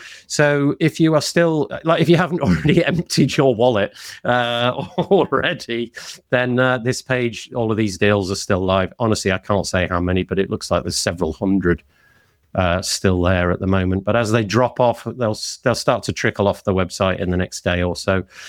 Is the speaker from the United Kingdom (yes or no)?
yes; United Kingdom; And yet as a British person, you read those questions and think, oh, face plant.